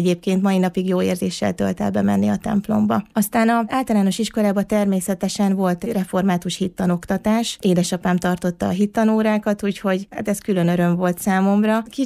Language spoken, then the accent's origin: Hungarian; Mezőkeresztes, Borsod-Abaúj-Zemplén, Hungary; born there; 1988-ban költöztek Mezőkeresztesre. Én is itt születtem, vagy ide születtem, ugye, 91-ben.